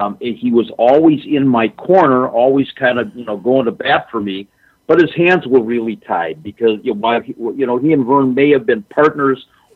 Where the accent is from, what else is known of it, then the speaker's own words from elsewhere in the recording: Minnesota, United States; first of all, being born and raised in the Twin Cities in AWA country, that was it for me.